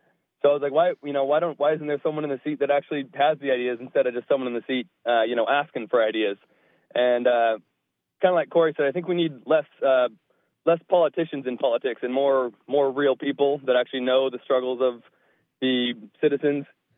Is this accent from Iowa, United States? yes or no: no; Grants Pass, Oregon, United States; I was born and raised here in Grants Pass.